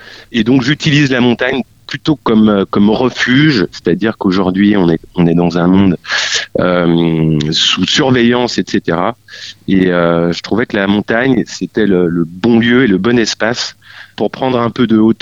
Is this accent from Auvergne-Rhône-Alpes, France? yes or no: yes; Lyon, Auvergne-Rhône-Alpes, France; c'est peut-être parce que je suis originaire de Lyon et que gamin j'allais un peu à la montagne